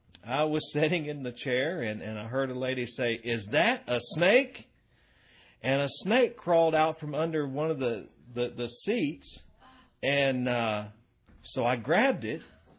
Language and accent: English; Kentucky, United States; A lot of times when I tell people I'm a Baptist from Kentucky, the first thing that they ask is, does anybody know what that would be?